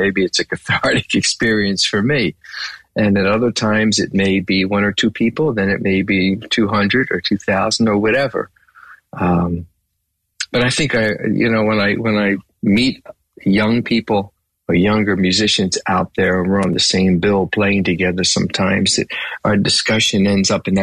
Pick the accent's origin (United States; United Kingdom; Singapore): United States; Philadelphia, Pennsylvania; I grew up in Philly, Philly born and bred, as they say. I grew up in a home that was a Christian church going home.